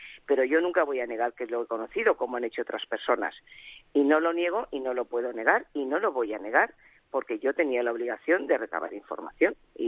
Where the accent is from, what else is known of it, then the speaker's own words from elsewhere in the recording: Spain; trabajando por mi país, por España